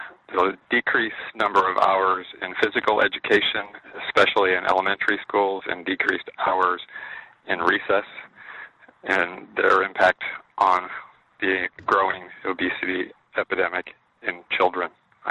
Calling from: Greenwood, Indiana, United States; I'm calling from Greenwood, Indiana.

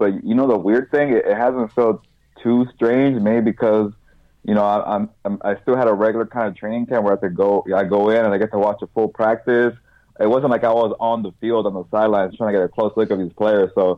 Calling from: Artesia, California, United States; From Artesia.

